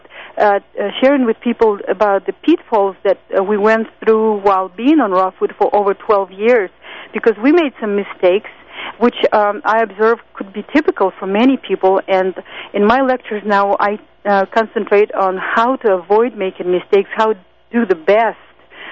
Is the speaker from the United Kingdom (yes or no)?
no; Russia; now in United States; I'm an immigrant from Russia, and in Russia we have a horrible diet. When we came to the United States, we embraced horrible American diets